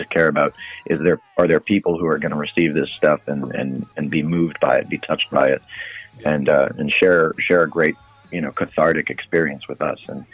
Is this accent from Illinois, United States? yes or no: no; New Orleans, Louisiana, United States; a lot of it that we kind of latch on to is because we are from New Orleans.